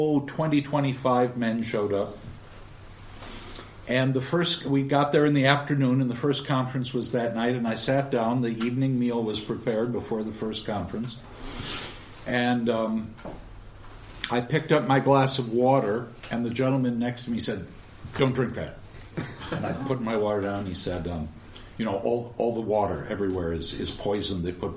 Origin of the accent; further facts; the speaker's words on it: Eau Claire, Wisconsin, United States; And I was born and raised in Eau Claire, Wisconsin, about 90 minutes from Winona, which was fortuitous. And every summer, I went back to Wisconsin.